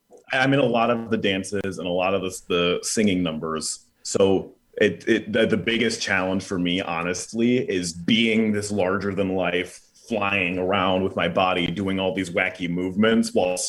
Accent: Winthrop Harbor, Illinois, United States; I grew up in Winthrop Harbor, Illinois, but I was going to school at UW Parkside up in Kenosha

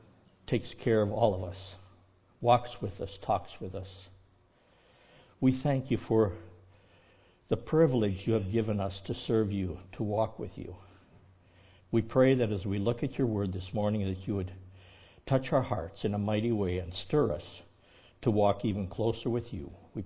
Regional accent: Canada; because I was from Canada and I might be French

